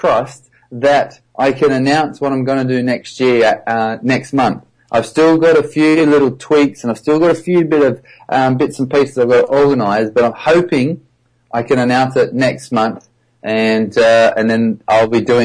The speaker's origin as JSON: {"language": "English", "country": "Australia", "lives_now": "United Kingdom", "said": "I'm promoting myself in the UK where I live, and also because I'm from Australia and I have quite a few fans out there"}